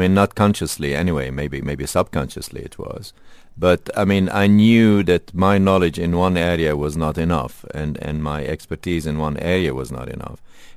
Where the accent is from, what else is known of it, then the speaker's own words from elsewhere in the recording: Lebanon; moved away; I grew up in Lebanon. We didn't have a proper mentoring program. We had very good schools. We had limited universities. But then technically we had a civil war in Lebanon in 75, which forced me to leave Lebanon